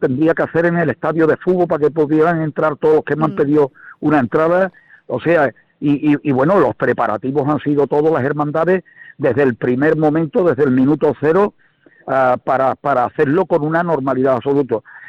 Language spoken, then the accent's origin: Spanish; Andalusia, Spain; Todo el mundo conoce cómo somos los andaluces